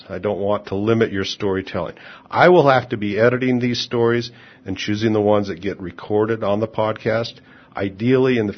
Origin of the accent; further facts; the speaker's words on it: United States; and I'm from America, the United States.